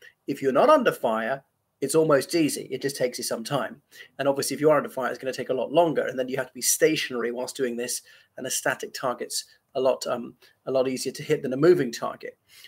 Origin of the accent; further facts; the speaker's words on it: Ireland; from Ireland.